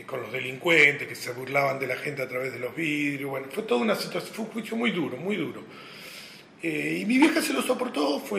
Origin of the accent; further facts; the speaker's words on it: Puerto Madryn, Chubut, Argentina; also born or lived in Sierra Grande; Mi familia es de Río Negro. Yo nací en Sierra Grande y todos mis hermanos vivieron en Río Negro. Yo a los 6 meses de edad ya estaba en Madryn. Mis papás habían venido luchándola desde allá, desde la dura vida y del poco laburo, y vinimos acá a Madryn.